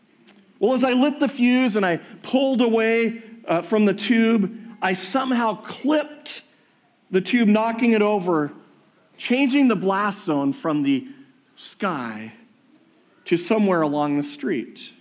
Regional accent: United States; And growing up in America, that's where I grew up, I loved the 4th of July.

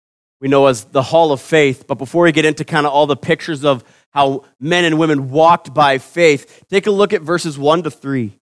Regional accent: Saskatchewan, Canada; we grew up in Saskatchewan, so we saw them on our acreage too.

